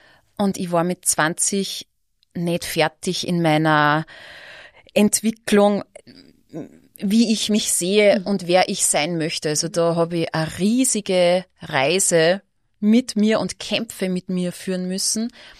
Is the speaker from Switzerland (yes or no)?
no; Linz, Upper Austria, Austria; born there; ich bin eine gebürtige Linzerin, aber damals habe ich halt in St. Valentin gewohnt bei meinem Freund.